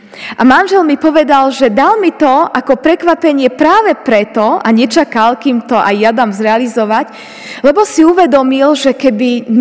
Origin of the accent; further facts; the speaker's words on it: Michalovce, Košice Region, Slovakia; Keď sme boli pred rokom v takomto jesennom období v Michalovciach, v mojom rodnom meste